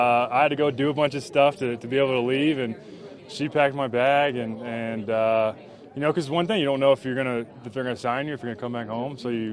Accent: Dallas, Texas, United States; also born or lived in Minnesota; You know, I grew up in Dallas. Everyone thought I was a Cowboys fan, but I grew up a Broncos fan

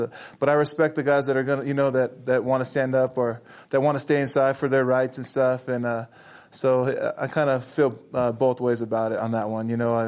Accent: American Samoa; now in United States; Like I'm Samoan. You know, I'm from American Samoa.

